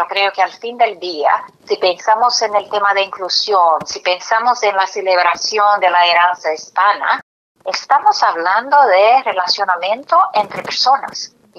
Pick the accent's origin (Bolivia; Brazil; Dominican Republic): Brazil; Spanish is a second language; now in United States; Yo vine a Estados Unidos muy joven y le cuento un poco de mi propia experiencia. Creciendo en Brasil, yo era una mujer brasileña. Llegué a Estados Unidos, inmediatamente la gente me dice que soy hispana.